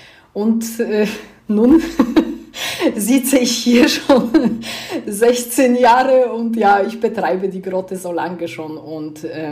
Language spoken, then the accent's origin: German; Poland; Ich komme aus Polen